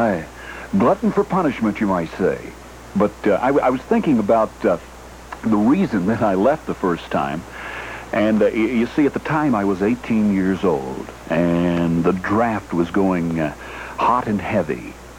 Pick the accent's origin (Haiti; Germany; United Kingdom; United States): United States; Virginia; I grew up in the Tidewater area and listened to WGH over the years